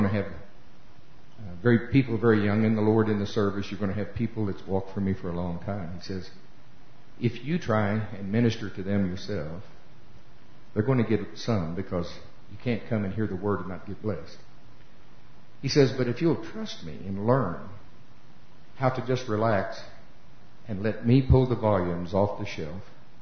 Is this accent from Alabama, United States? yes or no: no; Oklahoma, United States; Let me tell you a little about me. I'm from Oklahoma.